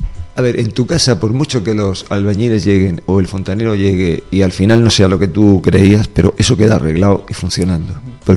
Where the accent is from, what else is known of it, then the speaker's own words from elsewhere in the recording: Almería, Andalusia, Spain; Lo hacemos nosotros, que somos andaluces, y lo hago yo para mi Almería.